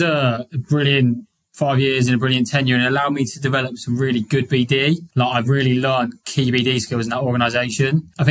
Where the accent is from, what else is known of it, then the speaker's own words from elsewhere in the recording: Salisbury, South West England, United Kingdom; moved away as an adult; also born or lived in Surrey; now in New York, United States; I actually grew up in Salisbury, which is near Stonehenge. It's like a traditional farmland south of England. Then I moved up towards Surrey, so like South London, where I was until January of this year.